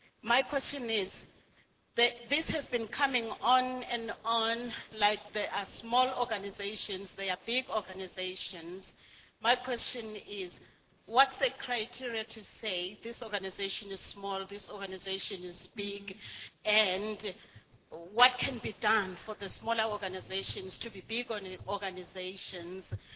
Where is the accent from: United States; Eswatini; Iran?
Eswatini; from Swaziland